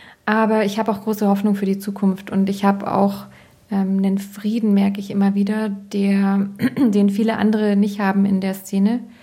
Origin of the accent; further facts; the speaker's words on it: Bavaria, Germany; Ich bin so im Speckgürtel von München aufgewachsen. Also wir haben Land dazu gesagt, aber mittlerweile weiß ich, es ist überhaupt nicht Land. Es ist S-Bahn-Bereich und ich bin totales Stadtkind trotzdem.